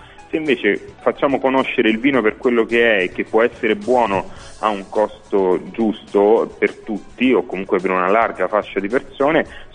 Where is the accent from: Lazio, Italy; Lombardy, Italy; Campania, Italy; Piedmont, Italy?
Lazio, Italy; Castelli Romani; Io vengo e sono, abito ancora ai Castelli Romani, e quindi vengo da un territorio storicamente vocato al vino, per quanto ultimamente caduto, diciamo così, in disgrazia.